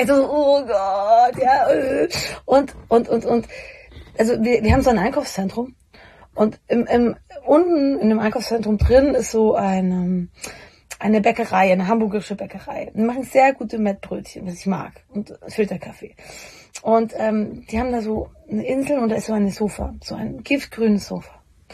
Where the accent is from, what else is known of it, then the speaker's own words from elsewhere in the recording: Bavaria, Germany; ich komme aus Bayern